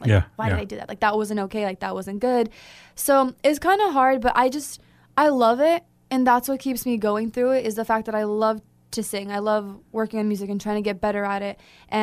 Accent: Jervis, Oregon, United States; I came from Jervis, small town. My graduating class was, I don't know, less than 100, I think.

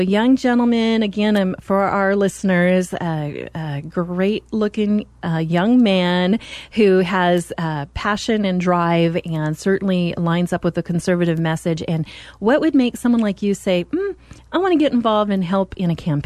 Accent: United States; I was raised here in Marion County as well

